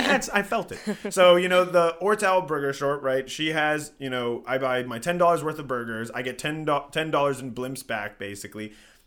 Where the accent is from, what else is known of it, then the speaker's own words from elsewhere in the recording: United States; I'm American too and I didn't know that.